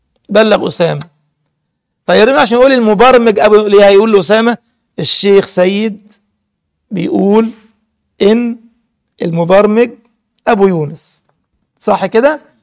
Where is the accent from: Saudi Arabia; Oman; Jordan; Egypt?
Egypt; يقول لك الكذب ملوش رجلين، ده مثل عندنا في مصر